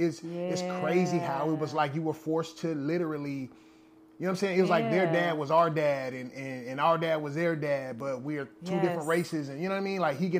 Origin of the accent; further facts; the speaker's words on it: Long Beach, California, United States; also born or lived in Compton; Okay, so I moved to Long Beach the summer of sixth grade. But I moved around. We lived in Compton for a while. Mm-hmm. Went to school in Compton.